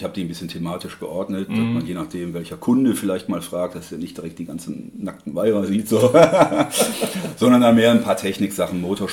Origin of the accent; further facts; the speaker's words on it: Heidelberg, Baden-Württemberg, Germany; ich komme aus Heidelberg.